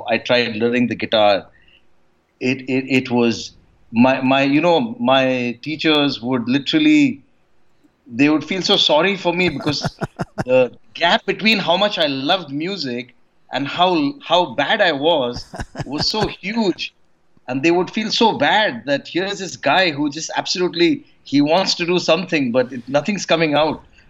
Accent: India; Well, I'm from India.

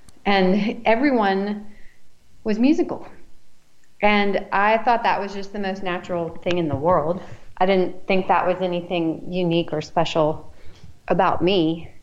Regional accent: Houston, Texas, United States; now in Austin, United States; I'm Texan originally. I grew up in Houston, but I've lived in Austin for 19 years, I think.

